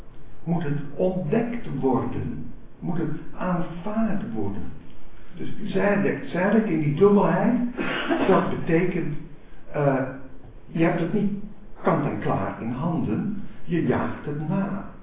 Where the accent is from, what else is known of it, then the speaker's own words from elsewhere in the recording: Leiden, South Holland, Netherlands; Leiden waar ik opgegroeid ben